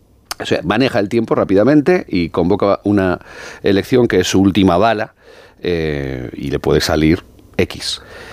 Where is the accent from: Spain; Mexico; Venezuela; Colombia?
Spain; Aragon; salvo en mi tierra, en Aragón